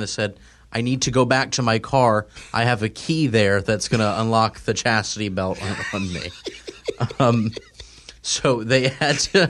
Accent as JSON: {"language": "English", "region": "Louisiana", "country": "United States", "accent": "Louisiana", "said": "I'm from Louisiana accent."}